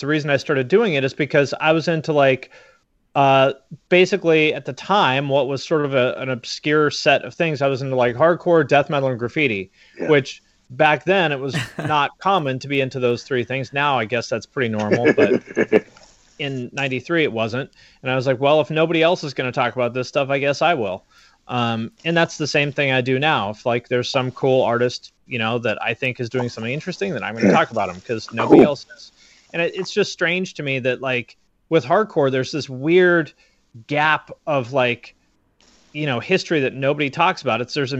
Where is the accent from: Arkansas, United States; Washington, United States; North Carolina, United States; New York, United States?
Washington, United States; Seattle; you know, I'm from Seattle.